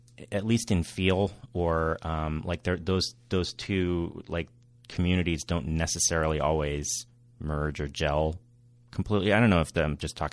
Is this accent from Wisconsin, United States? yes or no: no; Monterey, California, United States; also born or lived in Orange County; I grew up in Northern California outside of Monterey. And then right after college, I went to college and in LA County and lived in Orange County for about 4 or 5 years after school.